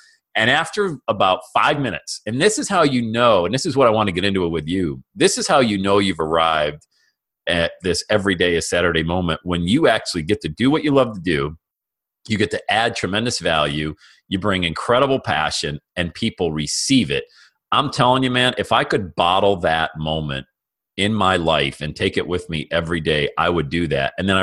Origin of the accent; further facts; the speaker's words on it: Bradford, Pennsylvania, United States; I had just finished shoveling sidewalks in my hometown of Bradford, PA for my rental properties.